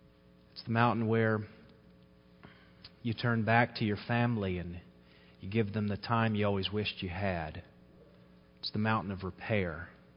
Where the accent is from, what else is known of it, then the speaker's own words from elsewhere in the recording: the South, United States; And if there's one thing growing up in the South, as a boy playing football, there's one thing you can't be, is weak.